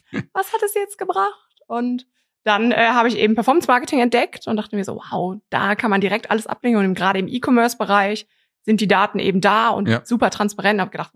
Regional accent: Cologne, North Rhine-Westphalia, Germany; bin aus Köln

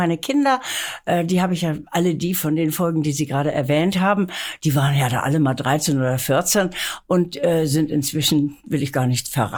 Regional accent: Lübeck, Schleswig-Holstein, Germany; ich bin in Lübeck aufgewachsen

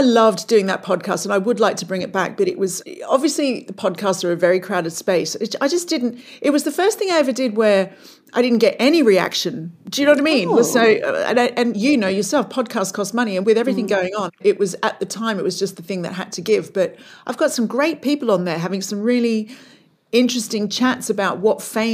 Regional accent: Australia; when I was younger and growing up in Australia

